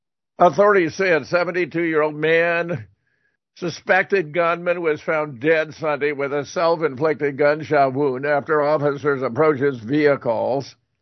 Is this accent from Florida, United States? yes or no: no; South Pasadena, California, United States; not far from where I grew up in South Pasadena.